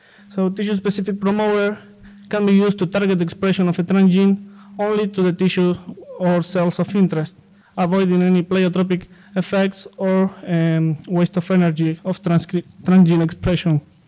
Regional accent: Rosario, Santa Fe, Argentina; I'm from Rosario, Santa Fe, Argentina. So I came, I arrived at Villa Arcanza the 30th of July of 2007.

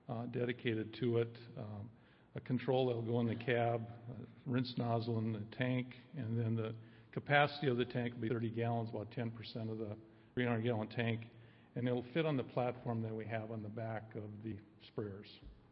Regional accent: Minnesota, United States; I'm from Minnesota, you can probably tell maybe

